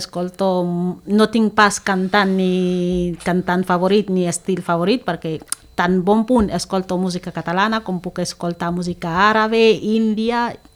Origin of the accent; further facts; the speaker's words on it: Cameroon; Catalan is a second language; moved away; jo sóc de Camerún.